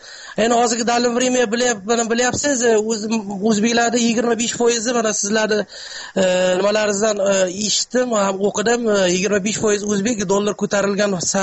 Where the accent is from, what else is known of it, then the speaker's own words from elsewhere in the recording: Qashqadaryo Region, Uzbekistan; now in Moscow, Russia; Qashqadaryodan. Man o'zi asli Moskvadan telefon qilyapman.